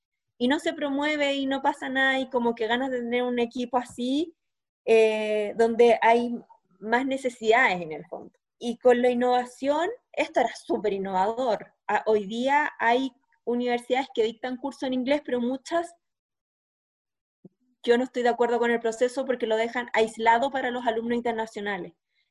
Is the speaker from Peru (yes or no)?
no; Chile; no, yo soy chilena, llévenme al aeropuerto